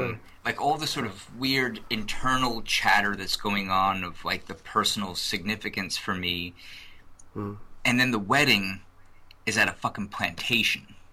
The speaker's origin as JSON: {"language": "English", "region": "New York", "country": "United States", "said": "I'm, again, as a New Yorker, being even in like North Carolina and Virginia level of the South has been a little bit of a culture shock for me."}